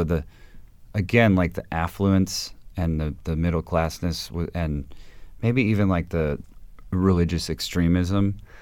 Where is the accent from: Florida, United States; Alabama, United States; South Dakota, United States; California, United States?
California, United States; Huntington Beach; also born or lived in Santa Ana; Well, I grew up in Huntington Beach. I was born in Santa Ana. My dad was a fireman